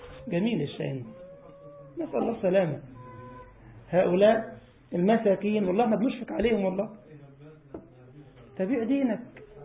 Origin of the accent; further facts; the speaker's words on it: Egypt; كان في طفل عندنا في مصر